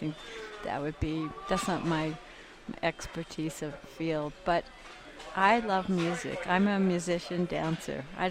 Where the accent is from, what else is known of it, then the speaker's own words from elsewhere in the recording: California, United States; also born or lived in Afghanistan; And myself, with my background, I'm from California.